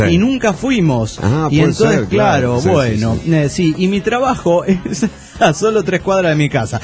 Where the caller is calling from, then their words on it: Guadalajara, Jalisco, Mexico; de Guadalajara, Jalisco